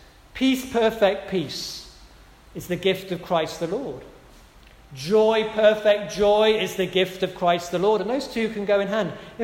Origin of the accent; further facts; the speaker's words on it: London, United Kingdom; I grew up in London in the 70s when there were bombs going off in London, in Manchester, in Birmingham.